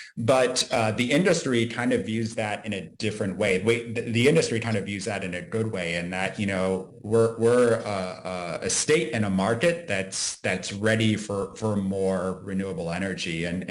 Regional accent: Minnesota, United States; I grew up in Minnesota. My family had 55 acres of land

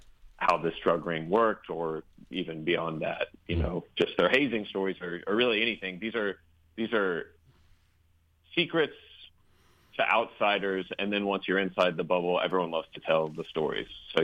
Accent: Dallas, Texas, United States; This is the world that I come from. I grew up in Dallas, Texas, kind of in that bubble.

